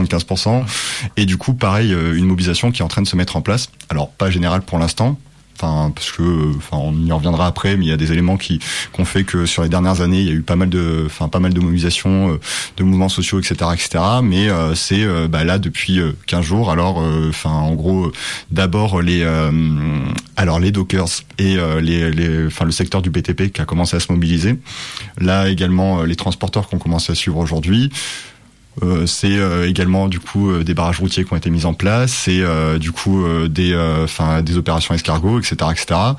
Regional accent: Réunion, France; tous les deux, on est originaire de la Réunion

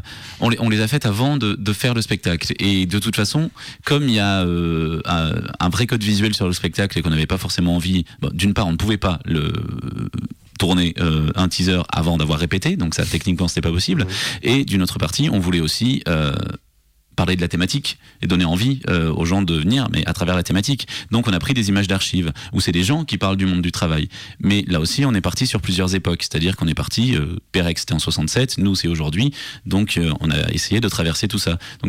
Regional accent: Southwest France, France; Et oui, je suis du Sud-Ouest

